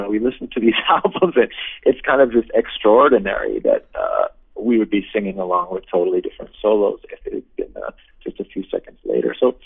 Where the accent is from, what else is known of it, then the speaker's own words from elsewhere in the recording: Boston, Massachusetts, United States; now in New York, United States; And I know in my mind I'm a New Yorker, but there's a little part of my heart that still feels like I'm a Bostonian.